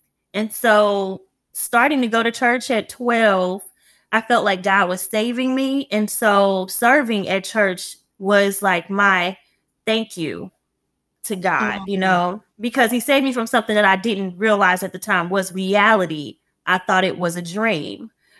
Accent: St. Louis, Missouri, United States; Well, I grew up here in St. Louis and moved around a lot. I started out in the Melville School District, transferred to the Normandy School District around 5th grade.

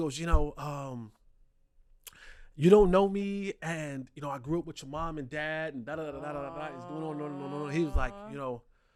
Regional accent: Roselle, New Jersey, United States; But yeah, so I'm from Roselle, New Jersey.

